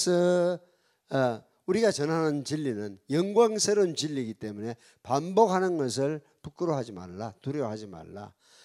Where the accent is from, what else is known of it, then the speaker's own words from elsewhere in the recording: Namhae, South Gyeongsang, South Korea; born there; 경상남도, 남해군, 설천면, 금음리, 옥동 288번지. 아시겠죠? 제가 왜 그 번지를 잘 외우는지, 제가 태어난 마을입니다.